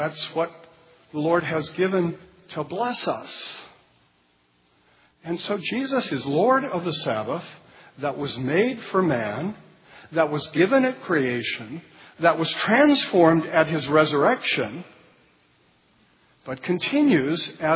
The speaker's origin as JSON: {"language": "English", "region": "California", "country": "United States", "said": "I must say, as a Californian, I have been shocked."}